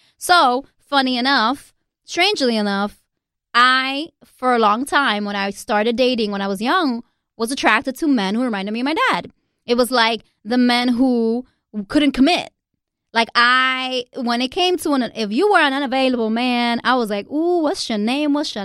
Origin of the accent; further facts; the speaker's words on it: Lawrence, Massachusetts, United States; She moved basically the family to Massachusetts. And I grew up in Massachusetts. You know, most of my adolescence, my formative years were in Lawrence, Massachusetts. I went to high school in Andover and prep school.